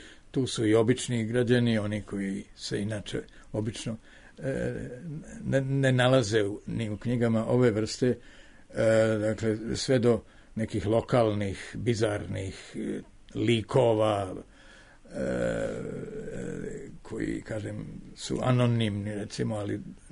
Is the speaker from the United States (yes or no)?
no; Sarajevo, Bosnia & Herzegovina; moved away as an adult; Ja sam rođen u Sarajevu 1933. godine i živeo skoro 30 godina tamo. Otišao sam 1961.